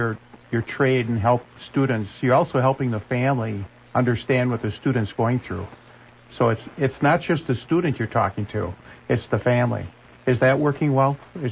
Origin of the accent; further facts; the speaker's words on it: Appleton, Wisconsin, United States; When we were growing up in Appleton, I went to Catholic grade school